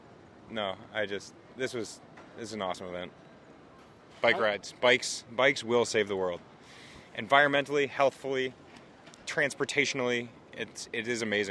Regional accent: New Hampshire, United States; New England, I mean, I'm born and raised here. I'm from New Hampshire. I went to high school here.

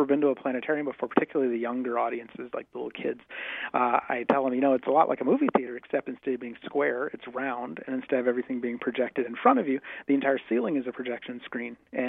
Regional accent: Miami, Florida, United States; I grew up in Miami, and the planetarium in Miami

